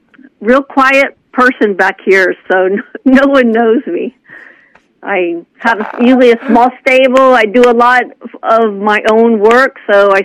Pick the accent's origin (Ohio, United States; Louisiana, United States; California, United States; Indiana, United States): Ohio, United States; Morrow; That was actually in Ohio on the Frisch's Big Boy Farm in Ohio, Morrow, Ohio.